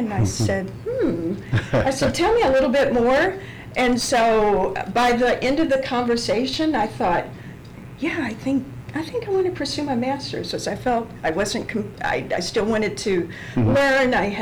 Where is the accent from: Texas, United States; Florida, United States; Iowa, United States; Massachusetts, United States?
Texas, United States; I'm originally from Texas, and I graduated a while ago from Westbrook High School.